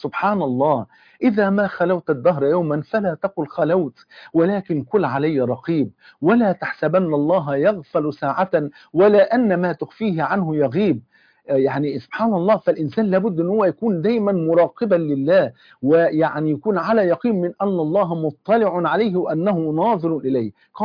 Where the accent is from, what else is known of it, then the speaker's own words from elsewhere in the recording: Egypt; عندنا في مصر عند كوبري الجامعة في إحدى السنوات